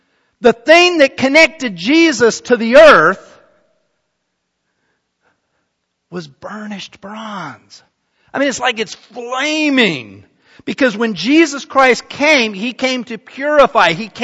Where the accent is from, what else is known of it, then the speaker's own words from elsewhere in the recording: Utah, United States; You know, when I was a kid growing up in Utah, we'd go up in the mountains